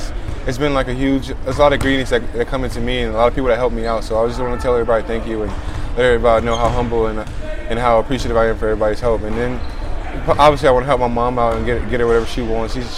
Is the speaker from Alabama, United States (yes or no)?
no; Nebraska, United States; I'm from Nebraska, so like I'm not used to any certain thing.